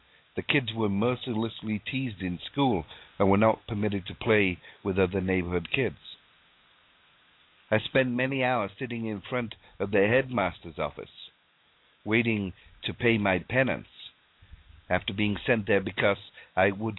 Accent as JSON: {"language": "English", "region": "Northern England", "country": "United Kingdom", "tie": "born or raised there", "said": "Now, I remember growing up in Northern England and listening to and actually making jokes"}